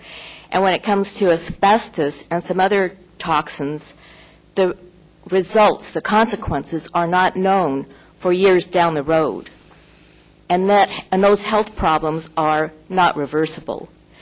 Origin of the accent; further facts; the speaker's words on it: University Park Estates, California, United States; I'm from University Park Estates, and I've been previous past president of the association as well.